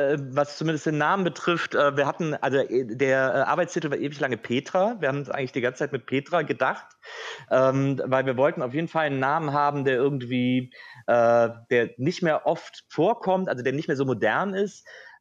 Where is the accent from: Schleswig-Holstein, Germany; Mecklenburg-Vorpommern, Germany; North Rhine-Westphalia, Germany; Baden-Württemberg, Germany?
North Rhine-Westphalia, Germany; Wesseling; Aber ich bin ja in Wesseling groß geworden, zwischen Köln und Bonn. Und ich kenne dieses Kleinstadt-Feeling